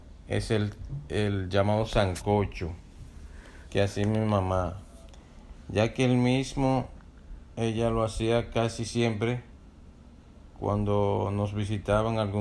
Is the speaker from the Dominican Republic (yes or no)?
yes; Moca, Espaillat, Dominican Republic; Bueno, crecí en San Víctor, Moca. Eso es en República Dominicana.